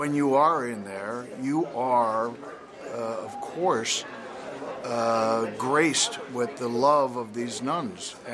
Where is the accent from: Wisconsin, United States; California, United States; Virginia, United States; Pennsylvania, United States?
Pennsylvania, United States; Philadelphia; also born or lived in New York; I'm from Philadelphia, and I'm, of course, an Italian-American